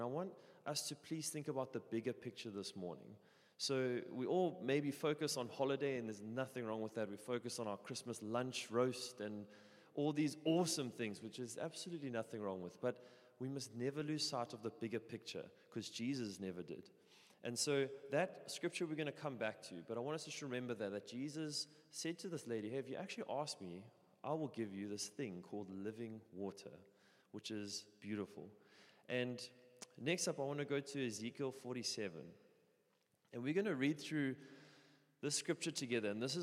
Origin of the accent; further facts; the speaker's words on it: Melkbosstrand, Western Cape, South Africa; But we are from Melkbos, and we have been married for 5 years